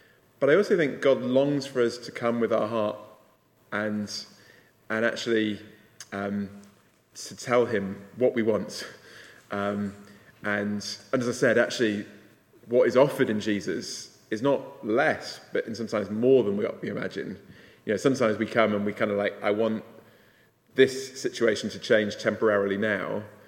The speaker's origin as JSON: {"language": "English", "town": "Leicester", "region": "East Midlands", "country": "United Kingdom", "tie": "born or raised there", "said": "growing up in Leicester in a very ethnically diverse city with a school where people from all sorts of different religious backgrounds"}